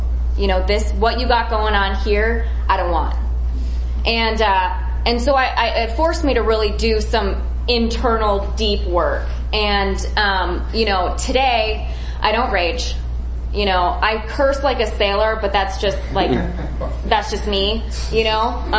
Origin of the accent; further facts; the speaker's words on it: Chicago, Illinois, United States; also born or lived in Tucson, Arizona; I grew up in Chicago and then got sober in Tucson, Arizona.